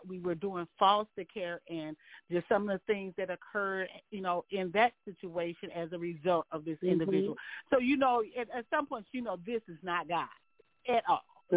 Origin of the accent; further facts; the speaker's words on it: St. Louis, Missouri, United States; Born and raised in St. Louis, Missouri, came from a family of lifelong entrepreneurs.